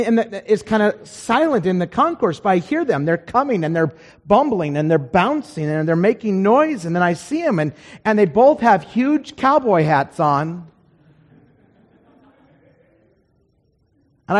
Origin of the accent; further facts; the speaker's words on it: Idaho, United States; now in Utah, United States; I grew up in Idaho, and that's a state just north of here.